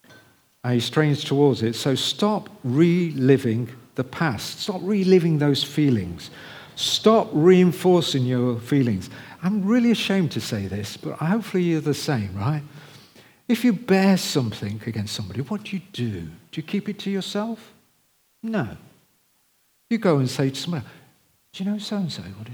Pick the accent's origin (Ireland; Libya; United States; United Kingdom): United Kingdom; A word of caution, because we're British.